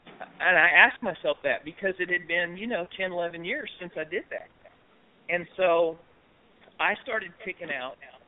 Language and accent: English; Texas, United States; I'm brand new to the area. I'm from Texas and I don't know anybody.